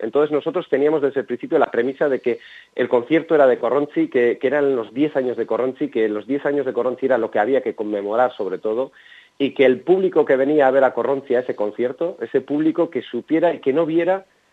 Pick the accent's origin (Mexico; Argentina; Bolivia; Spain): Spain; Maruri, Basque Country; Yo soy natural de Maruri. Maruri está como a unos 20 kilómetros de Bilbao. Es un pueblecito de 500 habitantes y está más o menos a 20 kilómetros de Bilbao.